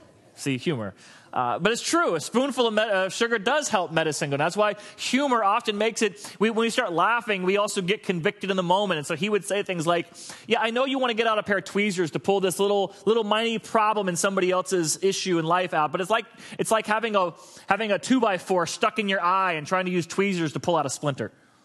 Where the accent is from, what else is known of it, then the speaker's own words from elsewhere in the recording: Florida, United States; I grew up in Florida. You never scattered seed even to grow a lawn.